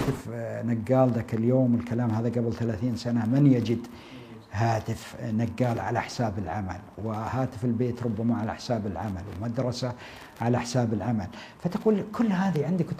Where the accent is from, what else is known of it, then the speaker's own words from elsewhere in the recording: Buraidah, Al-Qassim, Saudi Arabia; born there; من مواليد مدينة بريدة 1376 للهجرة.